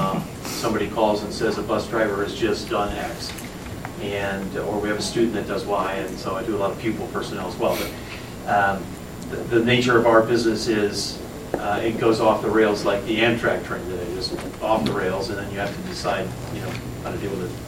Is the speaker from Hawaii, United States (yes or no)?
no; Ohio, United States; They decided to open a Cleveland office, and I'm from the Northeast Ohio area, so I was volunteered to come.